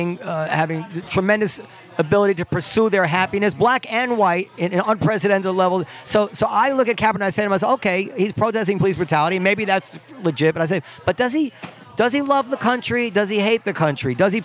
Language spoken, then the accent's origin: English; United States; As an American, I truly feel this way, where we're so divided in so many ways.